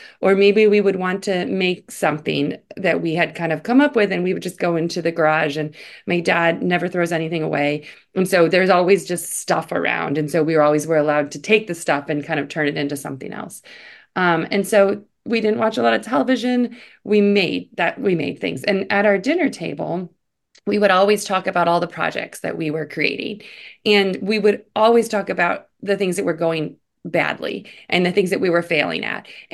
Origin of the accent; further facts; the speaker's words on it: Ohio, United States; I grew up in Ohio in a small town outside of Cleveland.